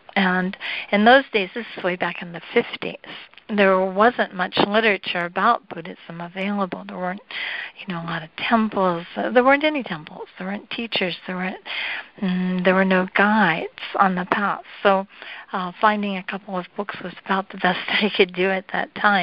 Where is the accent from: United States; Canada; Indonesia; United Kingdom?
United States; Malibu, California; growing up in Malibu was, of course, a great privilege, and it was not really wonderful to be growing up in the country, countryside, you know, where we were surfing every day.